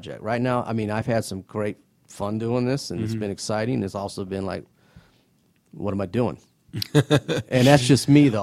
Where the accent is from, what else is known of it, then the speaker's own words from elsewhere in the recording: Indiana, United States; No, I tell you what, I grew up in Northern Indiana. I'm a basketball fiend.